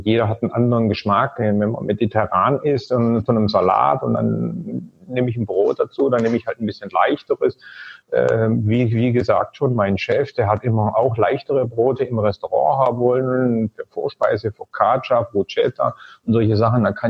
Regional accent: Germany; moved away; Ich bin ja auch in Deutschland groß geworden und habe das auch so mitbekommen, wie du das gerade geschildert hast. Und als ich Deutschland damals verlassen hatte

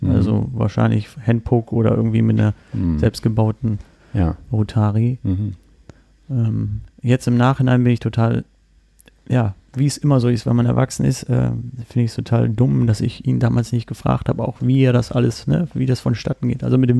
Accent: Rostock, Mecklenburg-Vorpommern, Germany; born there; weil ich komme gebürtig aus Rostock

